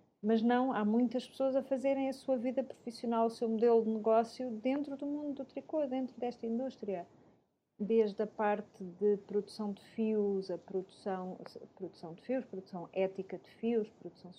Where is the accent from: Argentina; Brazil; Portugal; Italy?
Argentina; Portuguese is a second language; moved away; eu já saí da Argentina há 10 anos, portanto, fomos conhecer 10 anos mais tarde em Barcelona